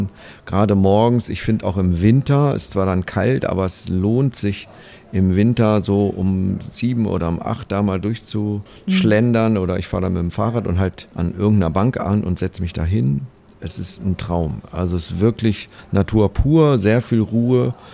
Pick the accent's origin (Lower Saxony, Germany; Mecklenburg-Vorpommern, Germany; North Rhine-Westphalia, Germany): Lower Saxony, Germany; Hameln; now in Bremen, Germany; ich komme ja nicht aus Bremen, aber ich bin in dem kleinen Ort Hameln aufgewachsen und da in einer sehr großen Kirchengemeinde